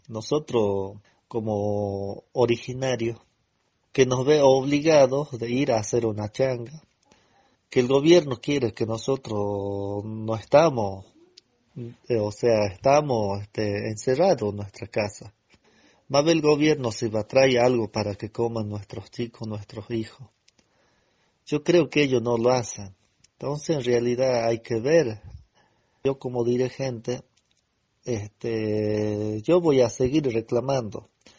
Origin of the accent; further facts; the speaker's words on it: Argentina; Que nosotros somos argentinas, somos originarios, que nosotros hemos nacido en nuestra tierra, que hoy por hoy no tenemos tierra, no podemos recorrer nuestros territorios, ya no podemos andar nuestros territorios ancestrales